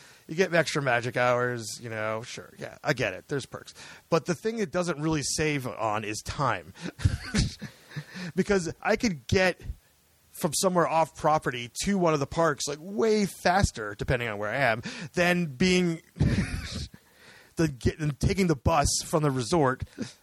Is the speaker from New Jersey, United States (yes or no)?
yes; New Jersey, United States; Because yeah, I'm from New Jersey.